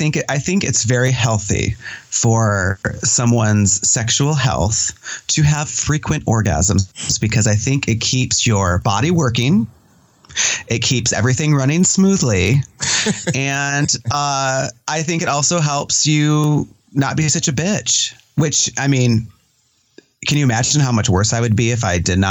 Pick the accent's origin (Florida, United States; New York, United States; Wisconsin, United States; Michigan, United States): Michigan, United States; I'm from Michigan originally, so we always thought of Ohio as like trash.